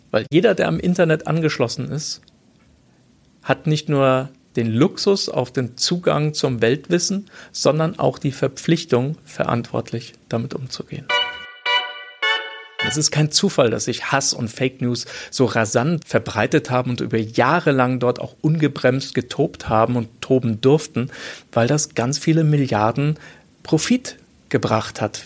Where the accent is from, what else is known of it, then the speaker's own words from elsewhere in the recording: Munich, Bavaria, Germany; also born or lived in Bonn; Ich bin schon in frühen Kindheitsjahren nach Bayern verschleppt worden. Ich bin hier in München zur Schule gegangen und bin dann auch hier, habe hier auch mein Abitur gemacht.